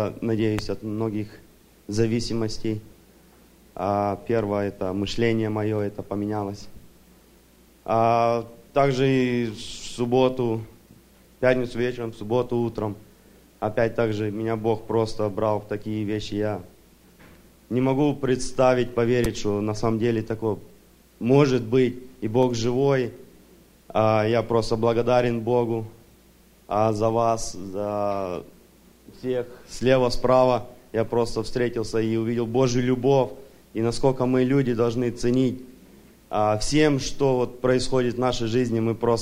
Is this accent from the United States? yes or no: yes; Tacoma, Washington, United States; А, я тоже здешний. … я из Такомы.